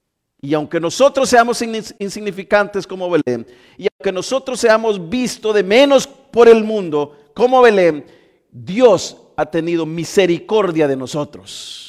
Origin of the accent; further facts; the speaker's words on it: El Salvador; Como buenos salvadoreños, comemos panes con pollos todos hasta el fin del año